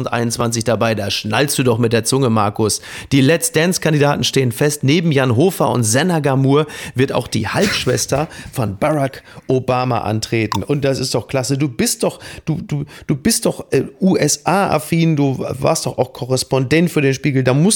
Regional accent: Germany

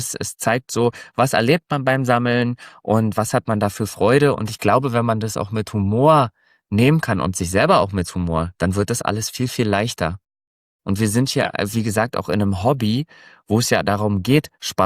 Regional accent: Frankfurt, Brandenburg, Germany; Ich komme hier aus Berlin, Richtung Berlin, Brandenburg, Frankfurt an der Oder, kann man ja so sagen. Das ist ja schon fast Polen. Also wir haben ja hier die Grenze.

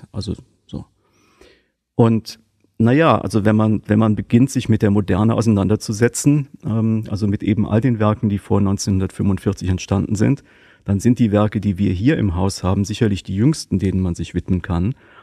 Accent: North Rhine-Westphalia, Germany; ich komme aus dem Rheinland, aus einer Stadt am Stadtrand von Köln.

